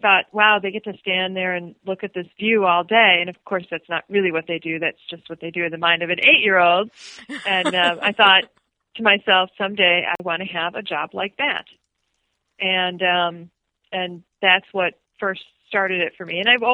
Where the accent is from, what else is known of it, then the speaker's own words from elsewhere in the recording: Midwest, United States; I grew up in the Midwest and in a large family that didn't do outdoor stuff